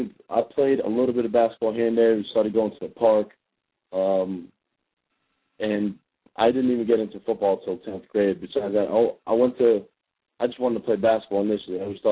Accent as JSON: {"language": "English", "town": "New York City", "region": "New York", "country": "United States", "said": "I'm from New York City myself"}